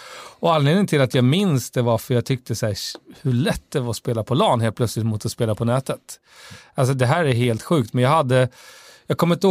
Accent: Västra Götaland County, Sweden; några jag kände ifrån Falköping, som också är en grannkommun därifrån Västra Götaland där jag kommer ifrån.

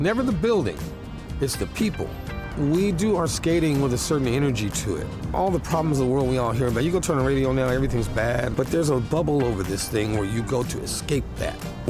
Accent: Kansas City, Missouri, United States; now in San Francisco, United States; I grew up in Kansas City, Missouri. In Kansas City, I was a bricklayer.

